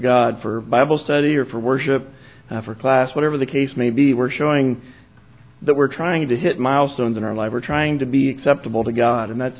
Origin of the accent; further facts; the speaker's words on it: Vandalia, Ohio, United States; Growing up in Vandalia, it was easy for me to know everything